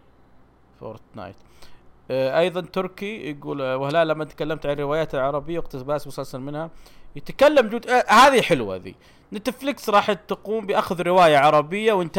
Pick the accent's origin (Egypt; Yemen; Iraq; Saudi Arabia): Saudi Arabia; أنهم بيسمحون بالسجائر الإلكترونية عندنا في السعودية